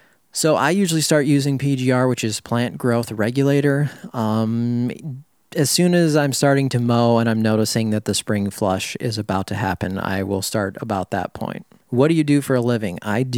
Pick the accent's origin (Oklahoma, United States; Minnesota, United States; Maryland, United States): Minnesota, United States; However, I am from Minnesota, so it is possible, but I don't have the traditional Minnesota, don't you know, all that stuff.